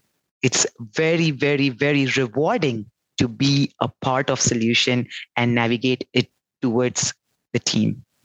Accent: Houston, Texas, United States; I am from Houston, Texas, and I played the role of team manager for the last 3 years.

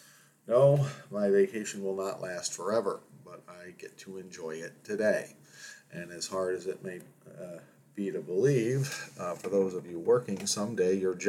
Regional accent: New York, United States; as this New Yorker was delighted to be experiencing 80 degrees and sunshine

